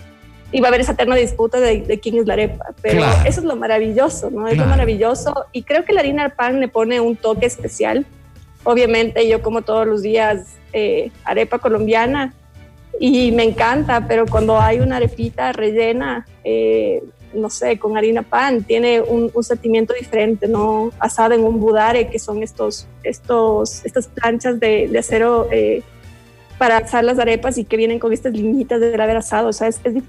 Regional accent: Quito, Pichincha, Ecuador; yo te hablo como quiteña

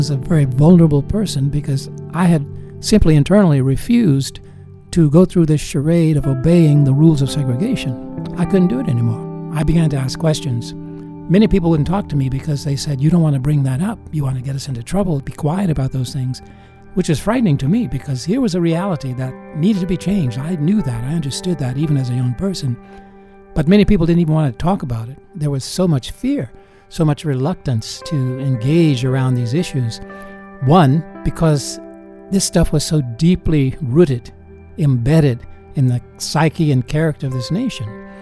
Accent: Little Rock, Arkansas, United States; growing up in Little Rock, under those very harsh circumstances, legalized segregation

